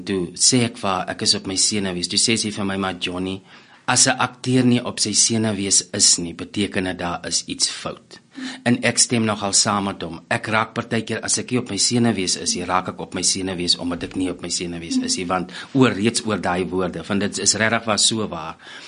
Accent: Groblershoop, Northern Cape, South Africa; now in Pretoria, South Africa; ek is 'n Noordkaper. Ek het groot geword in Groblershoop. Ek is gebore in Appington, maar net gebore. Groblershoop is so 120 kilos uit Appington uit. Ek het daar groot geword, gematrikuleer, en daarna het ek Pretoria toe gekom om drama te studeer.

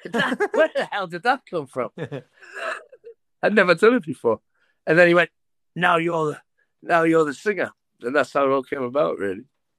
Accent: Newcastle, North East England, United Kingdom; I basically moved to London. I'm from Newcastle originally.

